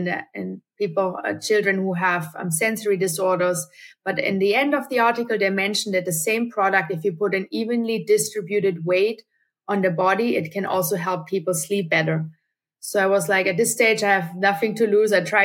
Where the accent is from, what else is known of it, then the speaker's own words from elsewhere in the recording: Germany; I grew up in Germany originally.